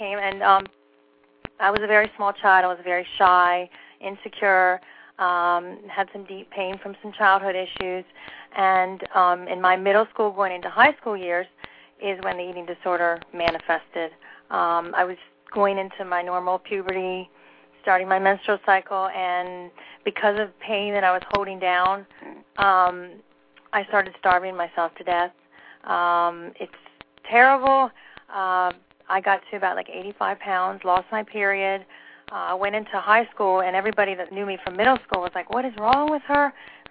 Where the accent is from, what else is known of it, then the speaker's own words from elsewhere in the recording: Maryland, United States; It was like an hour and a half away, because we grew up in Maryland, and my mom fought them the whole way there.